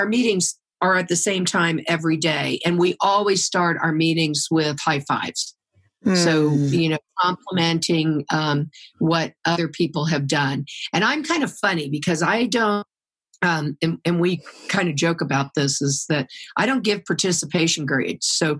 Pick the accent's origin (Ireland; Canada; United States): United States; Orlando, Florida; one example of that would be that I grew up in Orlando, Florida.